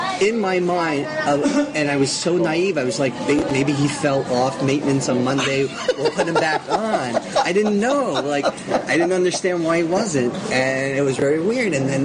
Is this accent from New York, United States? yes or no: yes; Brooklyn, New York, United States; Again, I grew up in Brooklyn, New York.